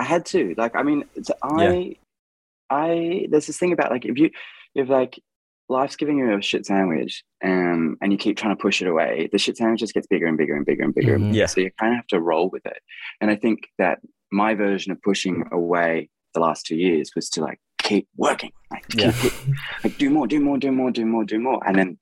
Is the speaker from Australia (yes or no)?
yes; Australia; I am he, him, and I'm a singer from Australia.